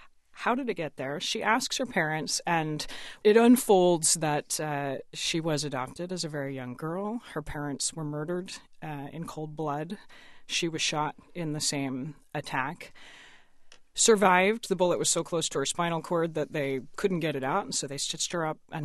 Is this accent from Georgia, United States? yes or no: yes; Georgia, United States; I grew up in Georgia and grew up around guns. My father and brother are both hunters, but I had never handled a handgun.